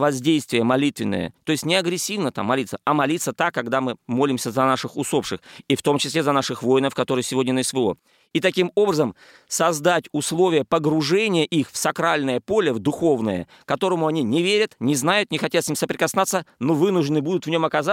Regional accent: Kyrgyzstan; Но я сам с Азии, я вырос в Киргизии

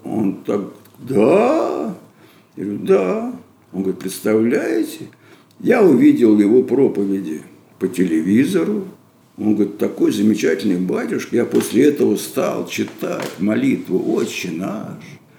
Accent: Moscow, Russia; А я ему сказал, что я из Москвы, нормально.

